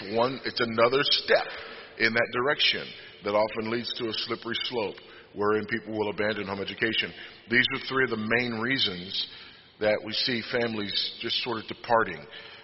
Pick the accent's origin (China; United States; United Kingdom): United States; Texas; I had a friend of mine who was a teacher in a school district in my home state of Texas